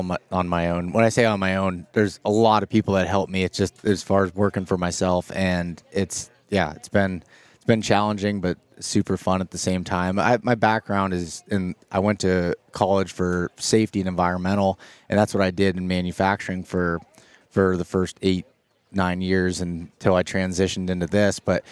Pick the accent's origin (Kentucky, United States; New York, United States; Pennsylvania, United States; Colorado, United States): Pennsylvania, United States; So I'm from Pennsylvania. I've been a Pennsylvania native my entire life and grew up in northern Pennsylvania, so very just big timber, big woods, not any ag